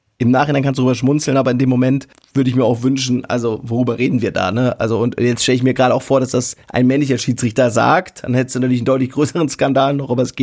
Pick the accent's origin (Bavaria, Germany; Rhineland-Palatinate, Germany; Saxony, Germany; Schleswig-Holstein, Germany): Rhineland-Palatinate, Germany; ob es in Rheinland-Pfalz in meiner Heimat war